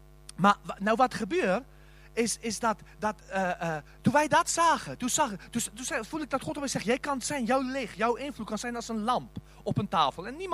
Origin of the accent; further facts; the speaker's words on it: South Africa; ik ben als zendeling gekomen uit Zuid-Afrika.